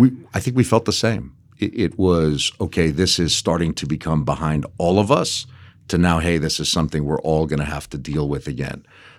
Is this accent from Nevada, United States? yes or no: yes; Las Vegas, Nevada, United States; also born or lived in Los Angeles / Hawaii; I grew up primarily in Las Vegas. Parents are immigrants. They came from Iran.